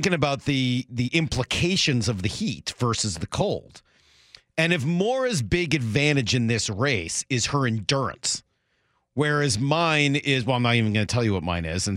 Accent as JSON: {"language": "English", "region": "Northeast", "country": "United States", "tie": "born or raised there", "said": "Moore and I, of course, both growing up in the Northeast, and we have moved, as you will notice, pretty far away from there because we do not like the cold."}